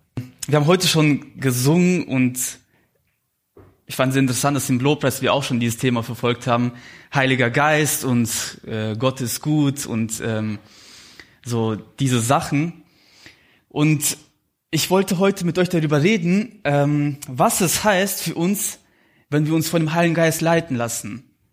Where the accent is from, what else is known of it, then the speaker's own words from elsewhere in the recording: Minden, North Rhine-Westphalia, Germany; ich komme aus Minden